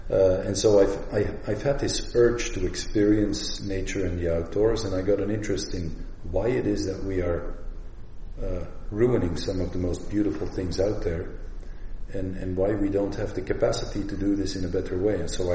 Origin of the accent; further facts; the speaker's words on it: Antwerp, Flanders, Belgium; also born or lived in United States / Netherlands; I grew up in Belgium. I'm from the Flemish part of Belgium. I grew up in and around Antwerp. I'm a city boy.